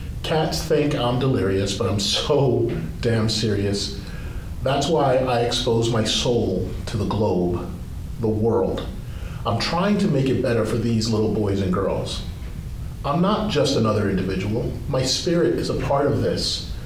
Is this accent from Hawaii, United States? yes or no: yes; Hawaii, United States; also born or lived in Michigan / Nigeria; I was born in Nigeria, which is where I'm initially from. Grew up in Hawaii and Michigan